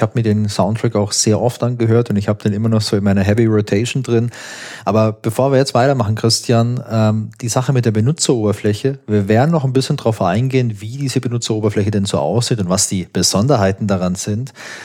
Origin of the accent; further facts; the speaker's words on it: Baden-Württemberg, Germany; Ich komme ja aus Baden-Württemberg. Ich war ja nicht in Hessen in der Schule.